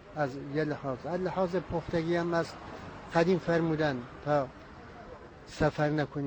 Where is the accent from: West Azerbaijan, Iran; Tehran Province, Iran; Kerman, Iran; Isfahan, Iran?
West Azerbaijan, Iran; Bukan; first language Kurdish; Persian is a second language; بچه بوکنم.